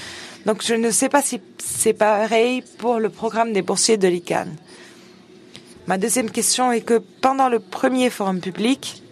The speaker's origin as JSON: {"language": "French", "country": "China", "said": "Je suis chinoise et boursière."}